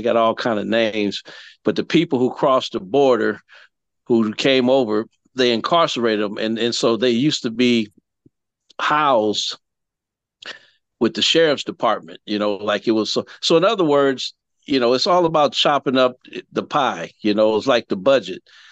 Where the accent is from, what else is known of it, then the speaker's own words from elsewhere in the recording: California, United States; now in Louisiana, United States; I'm a Californian that's a transplant here in Louisiana.